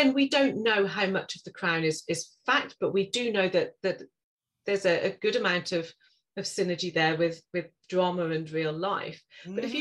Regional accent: East of England, United Kingdom; I have lived here all my life. So I am, you know, I'm from Norfolk in the UK, and I'm Norfolk through and through. I'm a Norfolk girl, born and bred.

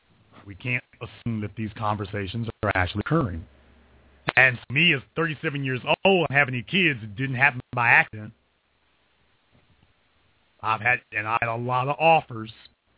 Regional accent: Louisiana, United States; Now, I'm from Louisiana.

